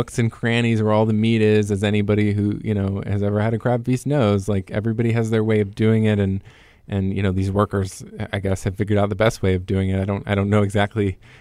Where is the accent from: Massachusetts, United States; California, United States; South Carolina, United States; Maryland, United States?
Maryland, United States; Like, I mean, obviously, because I'm from Maryland and not Maine, I don't really eat lobster.